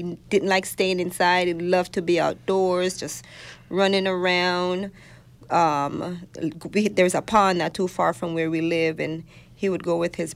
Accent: Jamaica; In Southern California. I'm from Jamaica.

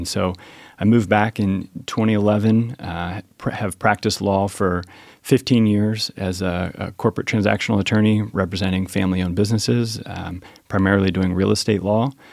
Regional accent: Cheviot, Ohio, United States; So I grew up in Cheviot over on the west side, went to St. X for high school

